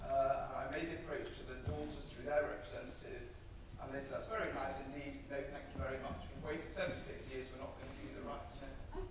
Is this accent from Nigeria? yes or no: no; Manchester, North West England, United Kingdom; I'm from Manchester